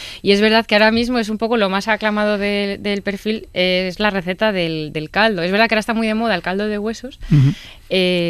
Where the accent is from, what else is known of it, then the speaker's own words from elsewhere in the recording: Madrid, Community of Madrid, Spain; los madrileños tenemos un pequeño defecto, que es que no sabemos guardar y conservar nuestra cultura.